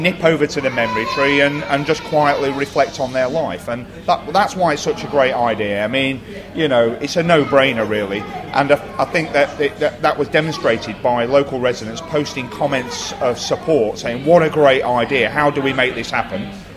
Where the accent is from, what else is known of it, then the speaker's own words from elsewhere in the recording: Manchester, North West England, United Kingdom; I'm from Manchester.